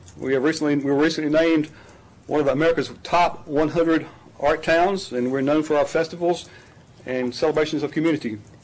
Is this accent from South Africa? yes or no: no; North Carolina, United States; from Orange County, and I probably used to be a resident of Carrboro.